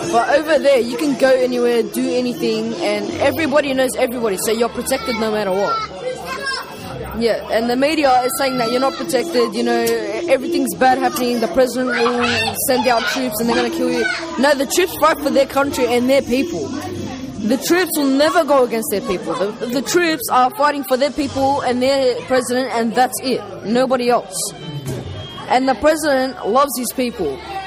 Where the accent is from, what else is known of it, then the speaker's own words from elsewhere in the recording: Syria; now in Australia; Well, because I'm from Syria by myself and I have Syrian friends